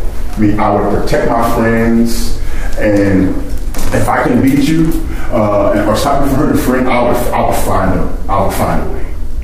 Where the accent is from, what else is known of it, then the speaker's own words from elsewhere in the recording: St. Louis, Missouri, United States; now in Chicago, United States; My story, I grew up in St. Louis, Missouri